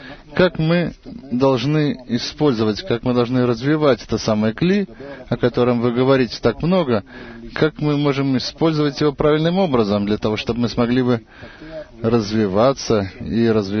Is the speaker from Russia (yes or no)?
no; Rishon LeZion, Central District, Israel; я из Ришон-ле-Циона.